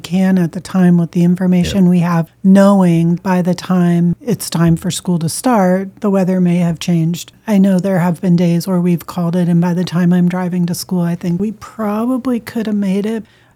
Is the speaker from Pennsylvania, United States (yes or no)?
yes; Erie, Pennsylvania, United States; I always say my hometown of Erie, Pennsylvania is often in the top three spots for snowfall.